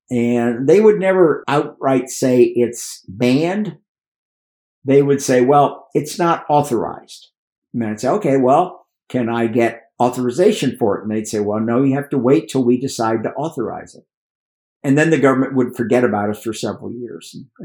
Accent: Miami, Florida, United States; born there; I was born in Miami. Parents are from Cuba. My family goes back there a long time.

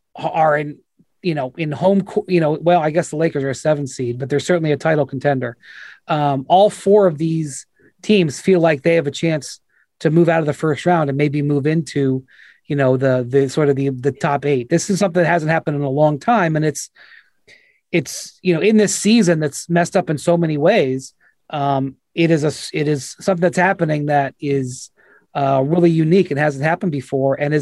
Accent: Cleveland, Ohio, United States; look, I'm from Cleveland. I'm not looking for the big markets to get advantages

